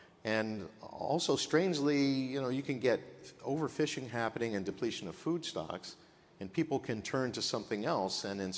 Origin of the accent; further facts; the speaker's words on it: Philadelphia, Pennsylvania, United States; I was born in Philadelphia. My early years were spent here